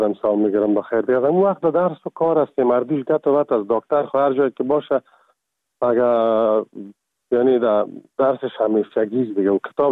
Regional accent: Kabul, Afghanistan; also born or lived in Ghazni; now in Czechia; از کابل هستم و از سال 1985 در چک سلواکیا

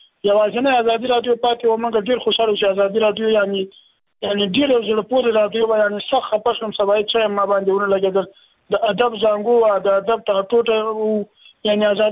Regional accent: Laghman, Afghanistan; now in Iran; زه د محمد لغمانه يم د لشم ولسوالۍ د سیدل دراتو نه

